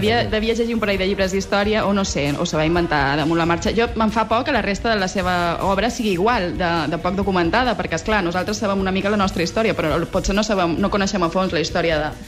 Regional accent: Balearic Islands, Spain; ja sabeu com som els de les Illes.

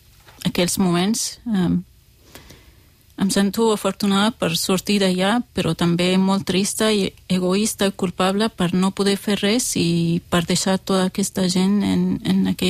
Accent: Qamishli, Al-Hasakah Governorate, Syria; la ciutat de Qamishlo, d'on soc jo, i allà viu més de 2 milions de persones.

